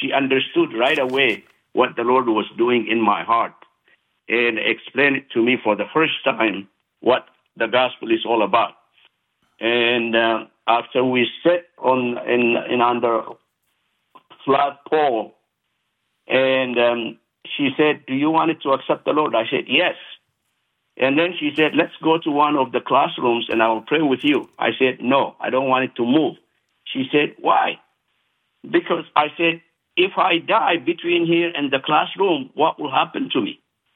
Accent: Ethiopia; English is a second language; I'm from Ethiopia. I was born in the remote part of Ethiopia and grew up. And I am the 10th and the last child.

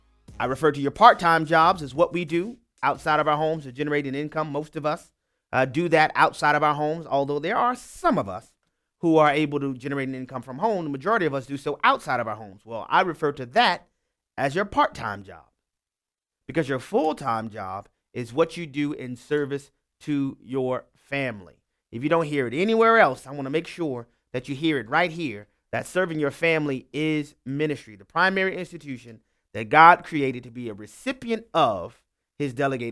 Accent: New Orleans, Louisiana, United States; Y'all know I'm from New Orleans.

